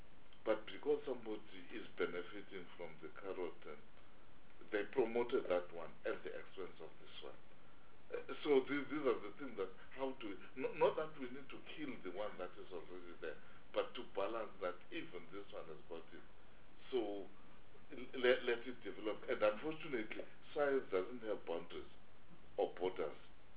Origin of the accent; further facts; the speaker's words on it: Eastern Cape, South Africa; You know, I come from Eastern Cape.